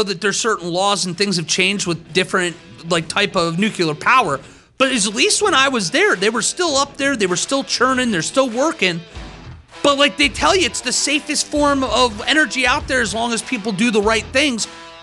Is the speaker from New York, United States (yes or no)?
no; Ohioville, Pennsylvania, United States; I grew up in Western Pennsylvania and our town was called Ohioville.